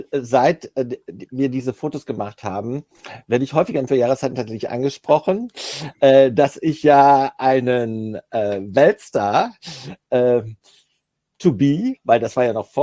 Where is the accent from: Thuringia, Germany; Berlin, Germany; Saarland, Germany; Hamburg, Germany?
Hamburg, Germany; Ja, ich bin Hamburger.